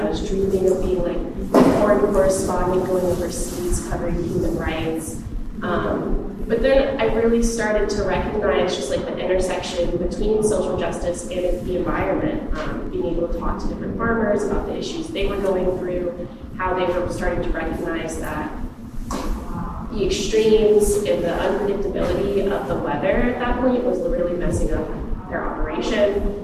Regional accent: Virginia, United States; now in New Orleans, United States; I'm from Virginia originally, but now I'm working in New Orleans.

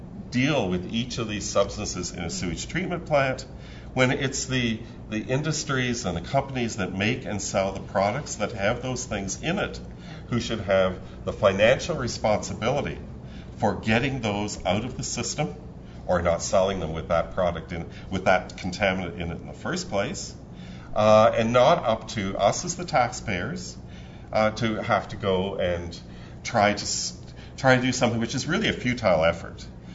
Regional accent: Canada; I have to let people know I'm from Canada, so any biases that pop out there.

